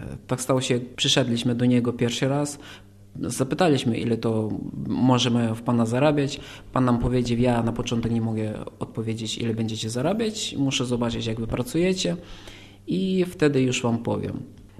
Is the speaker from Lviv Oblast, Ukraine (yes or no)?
no; Ternopil Oblast, Ukraine; Polish is a second language; now in Gdańsk, Poland; Przyjechałem z obwodu tarnopolskiego, z Ukrainy. Przyjechałem pierwszy raz do Polski, tutaj do Gdańska bezpośrednio w 2004 roku. To już minęło 13 lat.